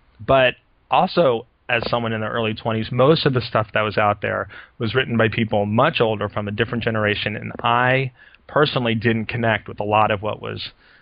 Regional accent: Brooklyn, New York, United States; born there; also born or lived in New Jersey / South Carolina / Atlanta; now in San Francisco, United States; I was born in Brooklyn

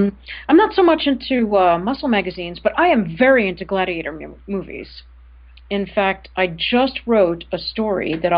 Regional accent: New York, United States; I was born and raised in New York. I've never lived anywhere else. Never actually been tempted to live anywhere else

